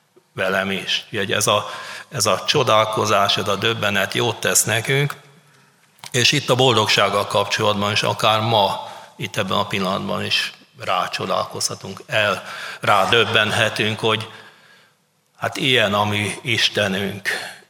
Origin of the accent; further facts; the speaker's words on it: Budapest, Hungary; nekem, aki lánymányosi gyerek voltam valamikor, és mi Újpestről költöztünk Káposztásmegyerre